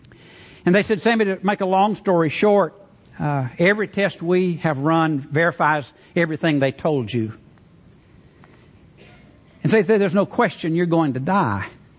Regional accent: Alabama, United States; I grew up in North Alabama. I grew up around Southern gospel music, of all things.

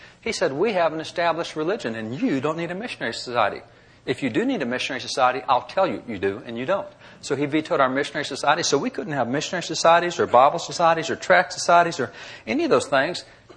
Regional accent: United States; I mean, growing up in America, I was very much into math and science, not history at all.

